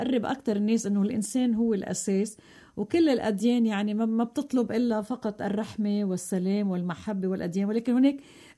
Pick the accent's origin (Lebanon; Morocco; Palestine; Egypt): Lebanon; بهمنا كلبنانيين